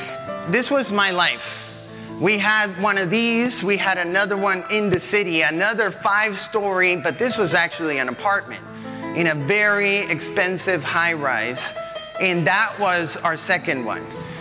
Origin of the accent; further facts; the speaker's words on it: Colombia; when I was growing up in Colombia, I actually remember it all like a movie.